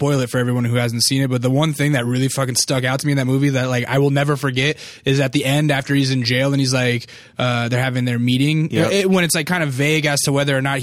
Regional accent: Alaska, United States; I'm from Alaska, indeed. My family's from the East Coast, though.

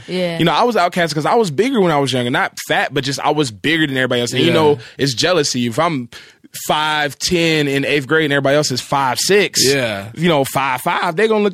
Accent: Atlanta, Georgia, United States; Like, I'm from Atlanta.

